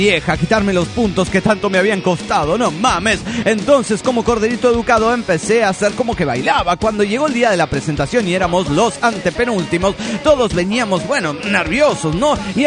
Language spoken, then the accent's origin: Spanish; Guatemala; Yo soy guatemalteco de nacimiento.